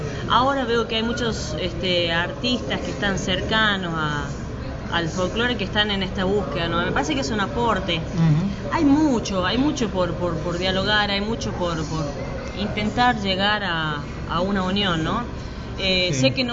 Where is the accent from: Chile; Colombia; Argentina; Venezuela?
Argentina; La Rioja; Vengo de La Rioja. Nosotros mamamos de chiquito las tradiciones, amamos.